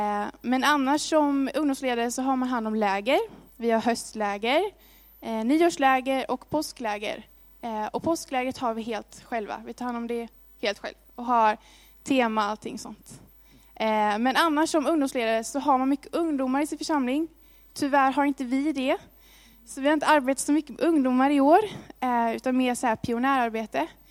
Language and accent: Swedish; Horred, Västra Götaland County, Sweden; och jag kommer också utspringande från Horror tillsammans med Ann.